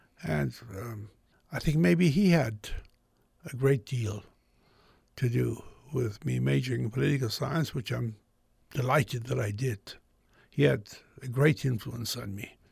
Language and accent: English; Tehran, Tehran Province, Iran; also born or lived in London / New York; I said, New York. And then she said, before that, I said, London. I said, before that, Tehran.